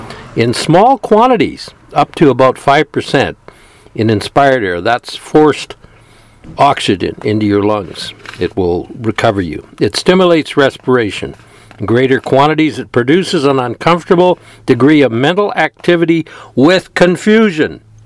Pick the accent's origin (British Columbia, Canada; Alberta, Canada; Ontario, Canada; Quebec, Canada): British Columbia, Canada; also born or lived in Victoria; I'm a longtime angler in British Columbia. I was born in Victoria, standing by my father's waist when I was 4, coiling line in 2.5 gallon pails.